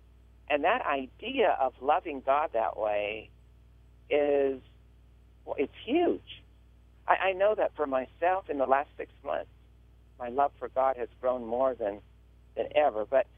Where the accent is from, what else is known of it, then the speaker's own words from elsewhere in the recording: New Mexico, United States; also born or lived in Foster City; You know, I'm from New Mexico. In fact, I'm calling you right now from New Mexico, but for several years, our family lived in the San Francisco Bay Area. We lived on the peninsula in Foster City.